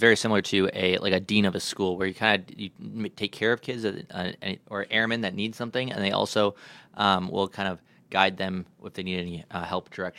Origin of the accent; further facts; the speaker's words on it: Appleton, Wisconsin, United States; I started out, I grew up in Appleton, Wisconsin, so I Wisconsin born and bred.